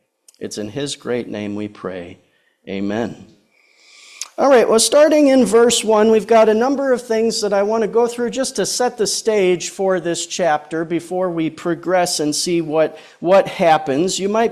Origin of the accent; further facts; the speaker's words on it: Wisconsin, United States; born there; And I was born near the Lake Geneva area, so lots of connections to this area.